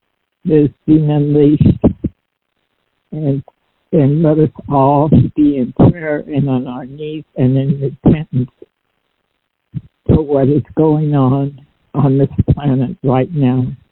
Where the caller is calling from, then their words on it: Colorado, United States; I'm calling from Colorado.